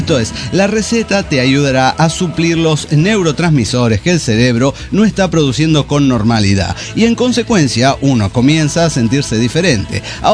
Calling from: Cochabamba, Bolivia; de Cochabamba, Bolivia.

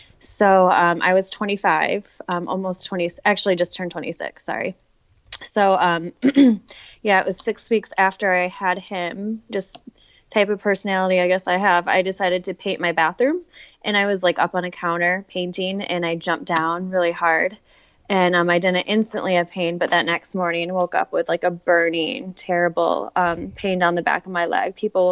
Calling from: Grand Haven, Michigan, United States; I am coming from West Michigan, Grand Haven to be exact.

